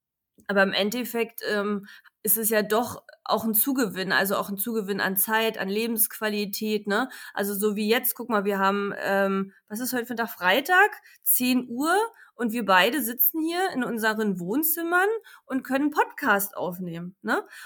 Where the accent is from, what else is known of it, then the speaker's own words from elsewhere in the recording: Kyritz, Brandenburg, Germany; Also ich war ja ursprünglich, bin ich ja aus Küritz an der Knatter